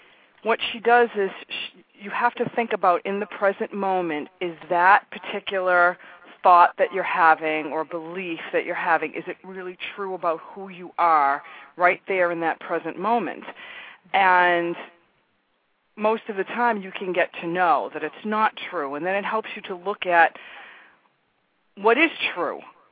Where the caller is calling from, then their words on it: Boston, Massachusetts, United States; Massachusetts, Boston.